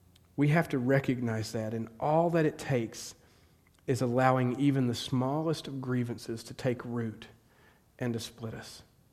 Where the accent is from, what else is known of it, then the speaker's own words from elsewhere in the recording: the South, United States; I am from the South. Where I'm from, I still hear stories of people that say, you go worship with your own people.